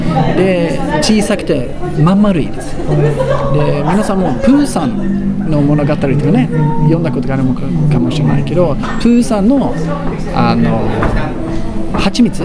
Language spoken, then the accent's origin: Japanese; Sweden; Japanese is a second language; 私はスウェーデン生まれ育ったので、スウェーデンで